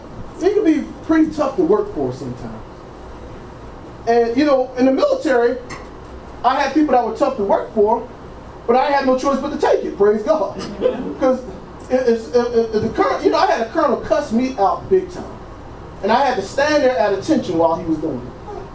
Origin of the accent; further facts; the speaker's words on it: Trenton, New Jersey, United States; I'm from Trenton, New Jersey, man. Trenton, you better learn, you better know how to fight, you better know how to run real fast.